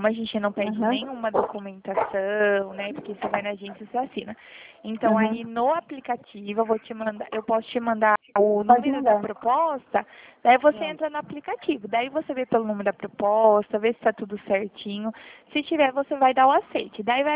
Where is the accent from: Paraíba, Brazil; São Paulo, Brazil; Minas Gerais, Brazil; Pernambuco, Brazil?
São Paulo, Brazil; Limeira; Eu sou do estado de São Paulo, né? O interior é aqui na cidade de Limeira.